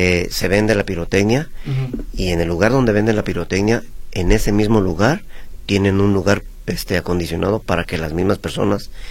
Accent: Mexico; Ya que el fuego artificial y el mariachi nos dan nuestra identidad como mexicanos.

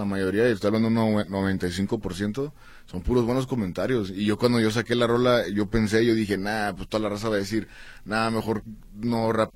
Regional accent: Tijuana, Baja California, Mexico; yo nomás soy un vato de Tijuana que le gusta rapear

